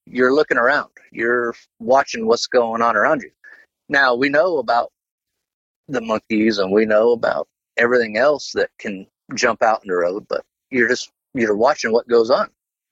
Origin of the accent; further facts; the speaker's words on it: Florida, United States; You know, I'm from Florida. We don't got no damn baboons in Florida.